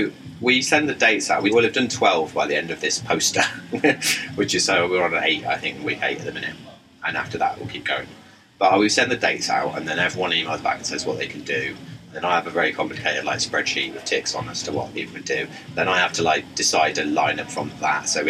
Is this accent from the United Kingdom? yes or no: yes; Leicester, East Midlands, United Kingdom; now in Leeds, United Kingdom; unsurprisingly from my accent, I'm not from Leeds. I grew up in Leicester, but I moved to Leeds just over 10 years ago now.